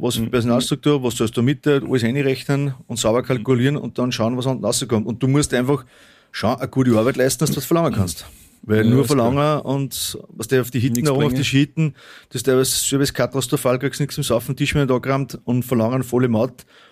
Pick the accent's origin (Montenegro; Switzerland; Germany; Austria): Austria; Kremsmünster, Upper Austria; Also ich bin aus Kreismünster, wir haben viel Industrie in Kreismünster